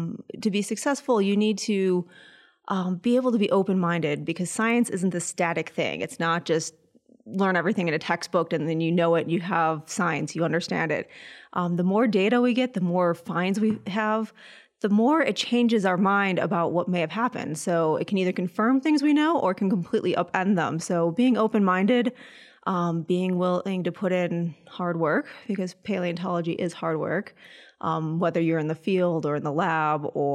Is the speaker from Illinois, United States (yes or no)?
yes; Chicago, Illinois, United States; I grew up in Chicago, where I was really fascinated by fossils as a kid.